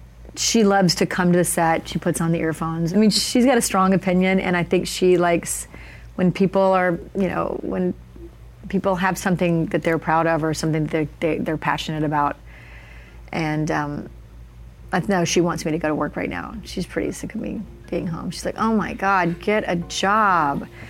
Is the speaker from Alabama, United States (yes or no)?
yes; Alabama, United States; accent: Southern; I was going to speech classes to get rid of my Southern accent because I'm from Alabama.